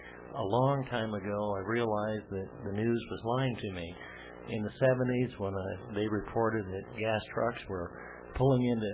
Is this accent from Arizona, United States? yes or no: yes; Arizona, United States; I'm from Arizona.